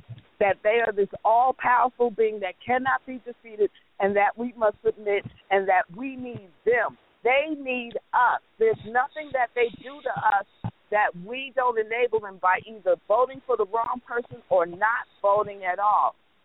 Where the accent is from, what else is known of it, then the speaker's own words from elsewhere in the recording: New York, United States; And I'm from New York, and I'm familiar with Dinkins and that race up there.